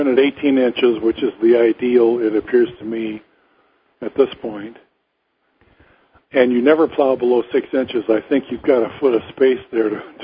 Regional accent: Normal, Illinois, United States; I'm from not far from where they are. I grew up in Normal, Illinois. They're in Moline.

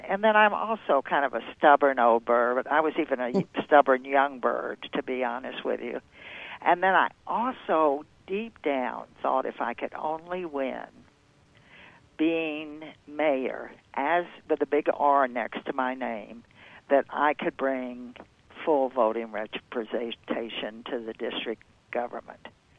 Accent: Texas, United States; And 'cause I think most of us in the country, and I grew up in Texas, most of us are middle-of-the-roaders.

